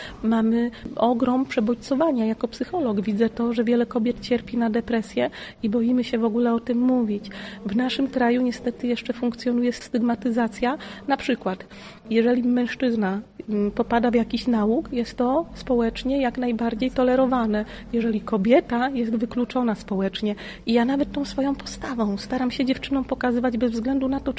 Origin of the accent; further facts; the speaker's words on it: Lądek-Zdrój, Lower Silesian Voivodeship, Poland; now in Bieszczady, Poland; Ja w Bieszczadach mieszkam prawie od 8 lat, a pochodzę z Lądka Zdroju, czyli Kotlina Kłodzka, Dolny Śląsk i mam ogromny sentyment do tego miejsca w naszym pięknym kraju. W sercu mam zawsze Kotlinę Kłodzką, bo tam się urodziłam.